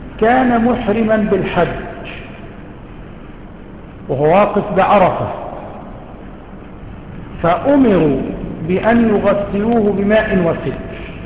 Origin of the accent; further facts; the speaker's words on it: Egypt; وهي قليلة عندنا في مصر